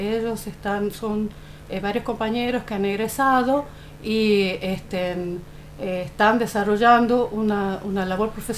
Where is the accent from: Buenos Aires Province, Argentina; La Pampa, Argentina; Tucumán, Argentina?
Tucumán, Argentina; moved away as an adult; now in Santiago del Estero, Argentina; Yo soy tucumana y bueno, vine a desempeñarme y a formar una familia aquí en Santiago del Estero.